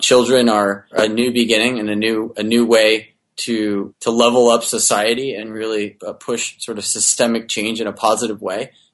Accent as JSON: {"language": "English", "region": "Pacific Northwest", "country": "United States", "tie": "born or raised there", "said": "I grew up in the Pacific Northwest."}